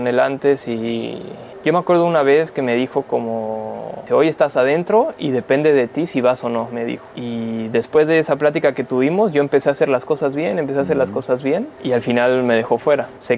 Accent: Mexico; also born or lived in Argentina; yo decidí por México, porque la realidad es que yo me siento más mexicano que argentino. Yo soy argentino de nacimiento.

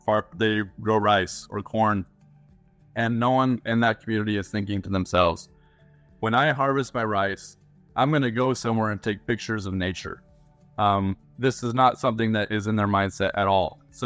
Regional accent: Canada; moved away; also born or lived in Asia; I'm from Canada originally, also American. I have a wife and two kids. Lived in Asia since 2011.

